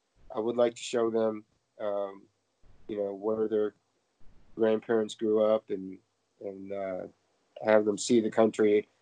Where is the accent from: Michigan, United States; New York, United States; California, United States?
Michigan, United States; Detroit; I was born in Detroit, raised in Michigan.